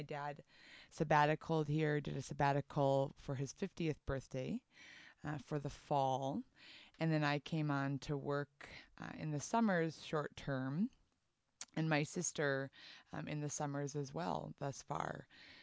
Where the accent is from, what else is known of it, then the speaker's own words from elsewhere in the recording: Wisconsin, United States; now in San Francisco, United States; originally I'm from Wisconsin, currently living and working in San Francisco.